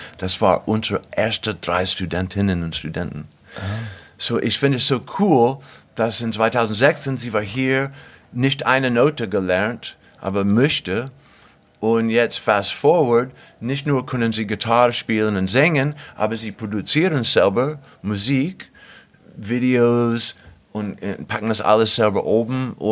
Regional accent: Ohio, United States; German is a second language; Ich komme aus Ohio, zwischen Cincinnati und Dayton. Adams County

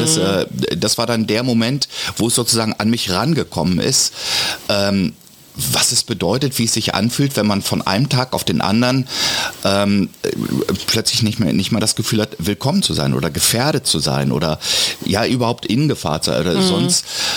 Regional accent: Beckum, North Rhine-Westphalia, Germany; Ja, ich bin aus Beckum

